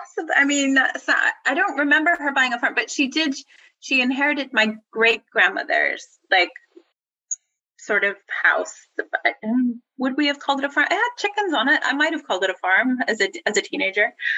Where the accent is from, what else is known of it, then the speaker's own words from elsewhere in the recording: United States; moved away as an adult; So I grew up in the States. when we finished high school, Dad had the opportunity to go back.